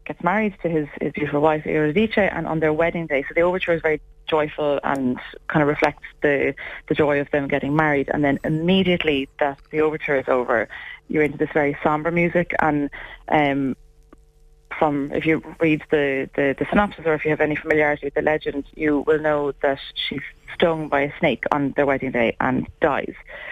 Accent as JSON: {"language": "English", "town": "Celbridge", "region": "Leinster", "country": "Ireland", "tie": "born or raised there", "said": "one in my hometown of Selbridge in Kildare"}